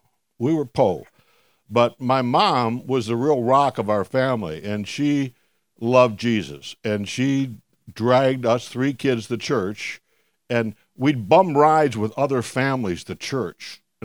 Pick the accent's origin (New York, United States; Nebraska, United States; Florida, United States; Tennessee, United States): New York, United States; Williamsville; as a kid growing up in Williamsville, New York, we were a family that didn't have much money for many years.